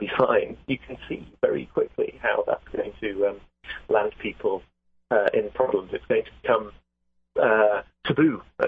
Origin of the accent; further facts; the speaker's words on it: the north of England, United Kingdom; now in United States; it's very clear as a Brit in America, I think, that it is especially American thing. I come from the north of England